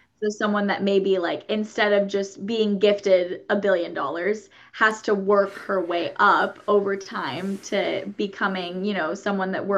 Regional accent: Kansas City, Missouri, United States; but I grew up in the Midwest in Kansas City.

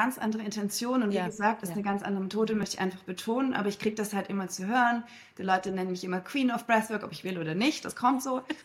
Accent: Berlin, Germany; Und ich komme aus Berlin, ich habe auf der Tanzfläche sehr viel erkannt

